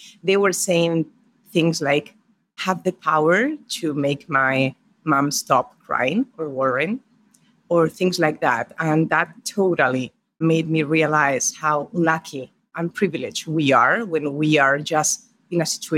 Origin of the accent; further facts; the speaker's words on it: Spain; I was born and raised in Spain.